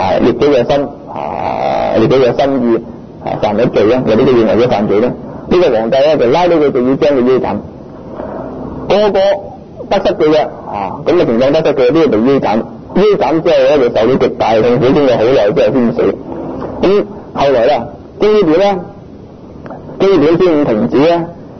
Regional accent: Guangdong, China; 我們廣東人俗語、家和萬事興

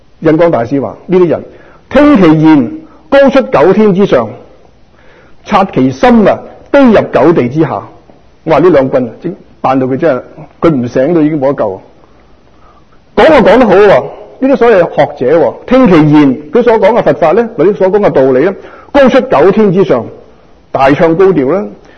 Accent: Guangdong, China; 即是我们广东人的俗语讲

